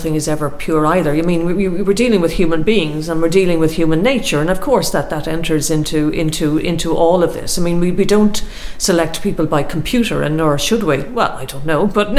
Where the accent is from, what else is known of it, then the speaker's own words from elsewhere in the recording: Ireland; As an Irish woman, I certainly owe my public life very much to Ireland's decision in the early 1970s to join the EU.